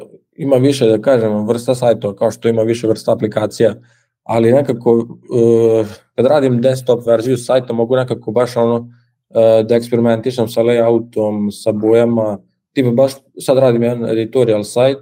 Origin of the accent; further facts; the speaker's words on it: Novi Sad, Vojvodina, Serbia; Pa, dolazim iz Novog Sada, imam 21 godinu